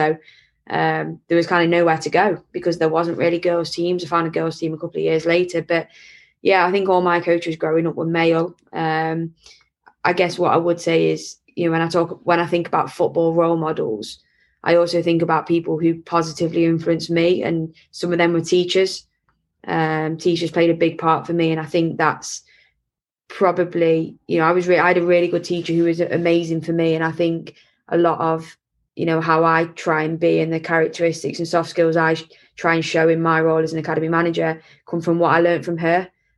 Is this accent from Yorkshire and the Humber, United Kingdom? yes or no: no; Scotland, United Kingdom; I'm Scottish